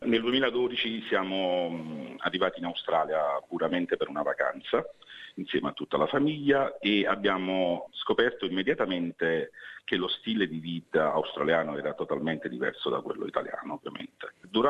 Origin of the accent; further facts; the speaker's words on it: Naples, Campania, Italy; sono napoletano, ho 41 anni e ho sempre svolto il ruolo di imprenditore nella mia vita. Mi sono diplomato a Napoli, ho studiato tecnologie.